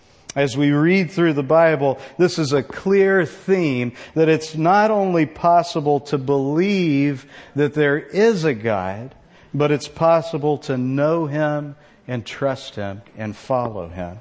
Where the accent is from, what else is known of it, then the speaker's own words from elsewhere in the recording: Texas, United States; I had a football coach when I was growing up in Texas named Coach Vergara.